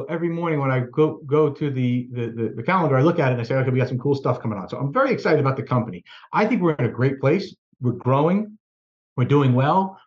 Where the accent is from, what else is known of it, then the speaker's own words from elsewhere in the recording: Ridgefield Park, New Jersey, United States; my grandparents all came over from Italy, right? And so I get really neat stories and I grew up in Richfield Park in Bergen County, right?